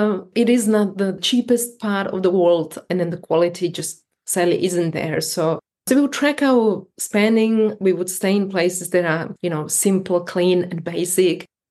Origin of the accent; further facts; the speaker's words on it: Slovakia; I come from Slovakia, where our food, we eat what we have, and then maybe some Italian food came over. You know, I don't come from a country that's multicultural and leveled.